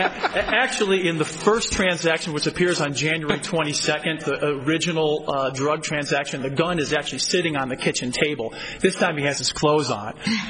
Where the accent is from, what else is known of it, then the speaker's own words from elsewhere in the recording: Las Vegas, Nevada, United States; from Las Vegas, Nevada.